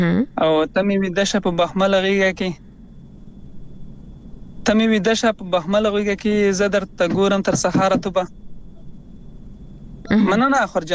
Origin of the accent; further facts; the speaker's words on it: Khost, Afghanistan; زه د افغانستان یم او د خوست یم.